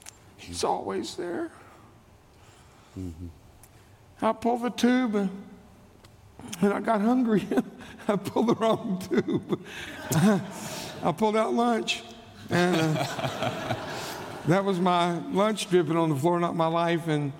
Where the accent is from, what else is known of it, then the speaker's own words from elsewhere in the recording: Texas, United States; first language Spanish; English is a second language; I grew up in South Texas. My mother was perfect health till I was born.